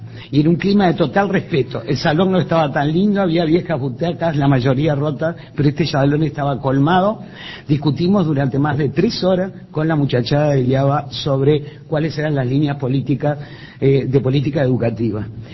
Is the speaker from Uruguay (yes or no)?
yes; Uruguay; somos burócratas los uruguayos